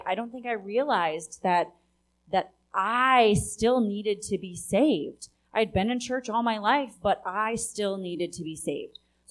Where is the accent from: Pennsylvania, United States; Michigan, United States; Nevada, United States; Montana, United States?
Michigan, United States; Well, I grew up in Michigan, and I say I grew up in a semi-Christian home.